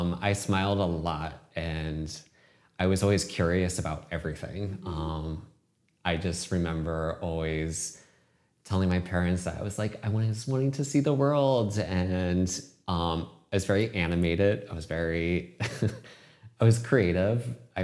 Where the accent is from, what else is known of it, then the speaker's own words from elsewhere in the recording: Las Vegas, Nevada, United States; now in New York, United States; It was wild. I mean, it's all I knew when I was a kid. So for me, it was very normal. Mm-hmm. But I always knew from either watching TV or wanting to travel, that there was so much life outside of Las Vegas.